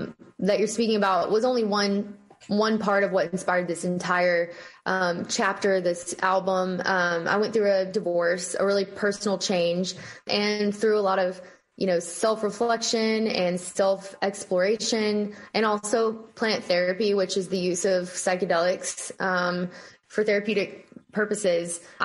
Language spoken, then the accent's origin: English; Texas, United States; I mean, I grew up in Texas. It was always around.